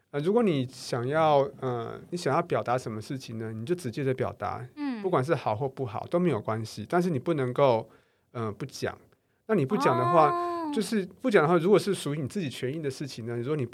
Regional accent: Taiwan; 大概都基本上都是意大利人嘛，有我一个台湾人，一个日本人

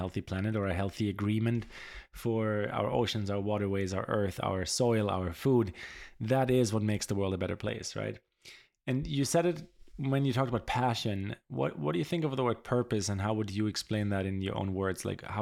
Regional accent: Germany; learned Spanish and learned to speak Portuguese and English and, you know, deep dive into another culture, very contrary to the culture I grew up in Germany.

